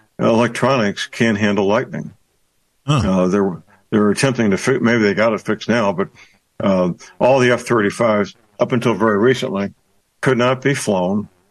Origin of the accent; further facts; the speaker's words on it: St. Louis, Missouri, United States; First of all, my hometown is St. Louis, which means I've had blood relatives work at McDonnell Douglas, which is now Boeing.